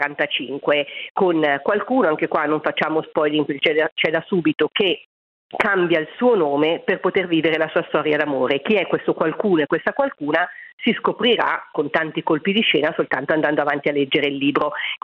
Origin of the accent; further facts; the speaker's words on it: Ferno, Lombardy, Italy; Fermo. Fermo è il paese dove sorge praticamente ora il Terminal 1 di Malpensa.